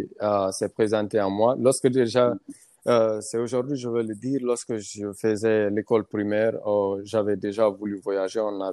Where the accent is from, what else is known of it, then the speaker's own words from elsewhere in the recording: Mali; now in Conakry, Guinea; je suis né à Mali et grandi. J'ai fait une partie de mon enfance à Mali, après je suis venu à Conakry.